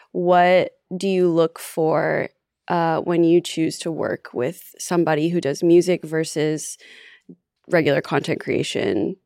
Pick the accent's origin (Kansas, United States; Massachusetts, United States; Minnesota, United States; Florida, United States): Florida, United States; Ocala; Yeah, but I'm from Ocala.